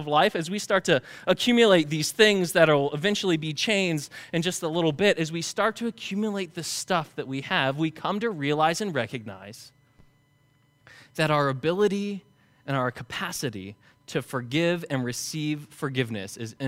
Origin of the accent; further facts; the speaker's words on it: Myersville, Maryland, United States; And do I look like a native Spanish speaker? Probably not. Born and raised in Myersville, Maryland, right?